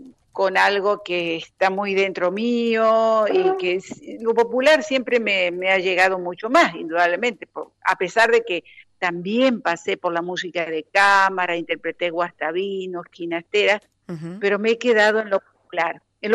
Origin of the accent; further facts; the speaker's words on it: Urdinarrain, Entre Ríos, Argentina; yo nací en Urdinarrain, en realidad, en la ciudad vecina, pero viví en el campo entrerriano, como dice ahí la parte de prensa, y en un lugar que se llama Colonia Italiana.